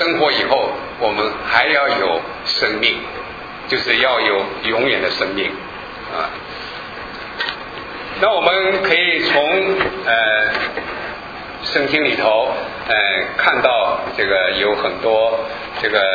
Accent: China; 我们中国人啊，那个时候啊，我们中国人实在是，就是为了衣食住行这个最基本的

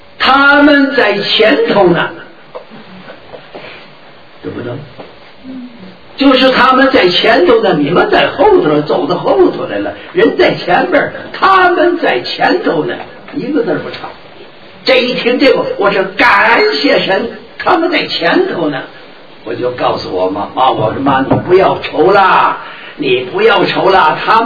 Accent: Jinzhou, Liaoning, China; 共产党打到我们的家乡了，锦州，就是辽宁省锦州，进去了以后，那时候我们都在防空洞里头躲难的，

